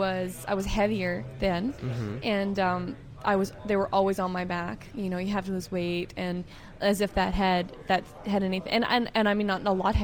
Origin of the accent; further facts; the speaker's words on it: Canada; Sometimes it bothers me because I am Canadian, and I'd like to be there.